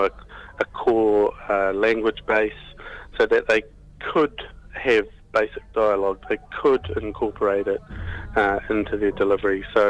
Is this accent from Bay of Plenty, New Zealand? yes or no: yes; Rotorua, Bay of Plenty, New Zealand; I'm from Rotorua, so it's really easy in some places, and you almost take it for granted when you grow up and teach in Rotorua.